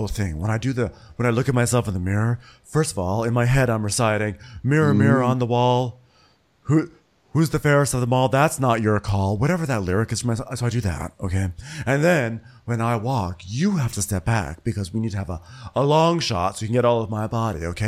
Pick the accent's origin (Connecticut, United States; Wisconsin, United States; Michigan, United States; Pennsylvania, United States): Connecticut, United States; Berlin; born there; Well, as you know, I'm from the European part of Berlin, Connecticut, because it is called Berlin, so therefore that makes it actually a small remote outpost of Europe inside of Connecticut. It's very lucky to have been born there.